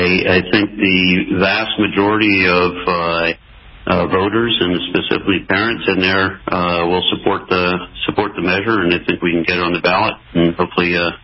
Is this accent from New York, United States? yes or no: no; Maryland, United States; Well, you know, I grew up in Maryland, so relative to Maryland, I think in general the schools came in at a high quality, high end